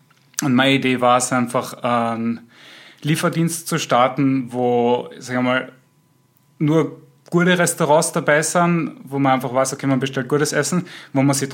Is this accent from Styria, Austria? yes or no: yes; Graz, Styria, Austria; ich bin aus Graz